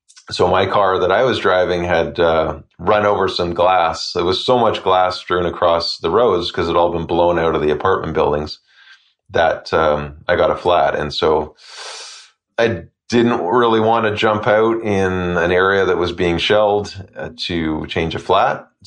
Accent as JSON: {"language": "English", "country": "Canada", "said": "I think what really struck me was the kind of familiarity of, as a Canadian, of the setting."}